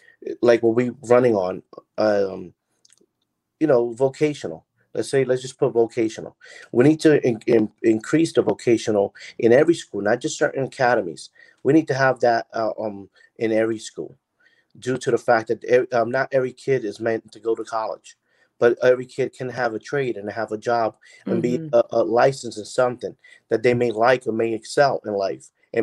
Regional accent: Newark, New Jersey, United States; born there; now in Virginia, United States; I was born originally from Newark, New Jersey, from Puerto Rican parents.

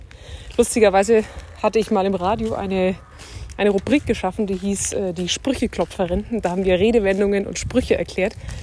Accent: Pappenheim, Bavaria, Germany; Pappenheim ist sozusagen meine Heimat.

